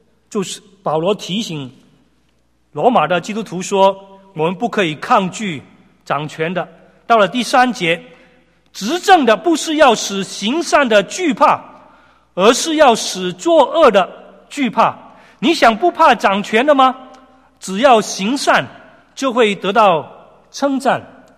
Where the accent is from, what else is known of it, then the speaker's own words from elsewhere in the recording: Hong Kong; 我记得我在香港长大的时候，